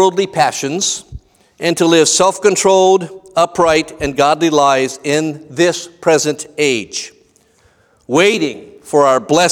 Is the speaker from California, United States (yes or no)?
yes; California, United States; I grew up in Southern California